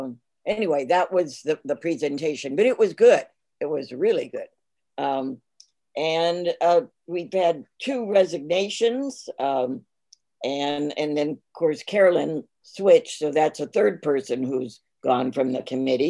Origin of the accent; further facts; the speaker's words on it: Mission Viejo, California, United States; well, I'm from Mission Viejo. I'm far from Anaheim Hills. What good would I do?